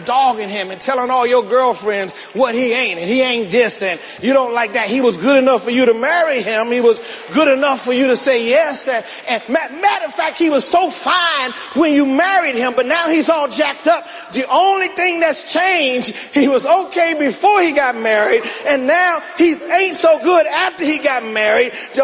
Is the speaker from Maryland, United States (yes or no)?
yes; Glenarden, Maryland, United States; when I grew up in this church, I grew up in the First Baptist Church in Glen Arden, and the mothers of the church took the young women underneath their wings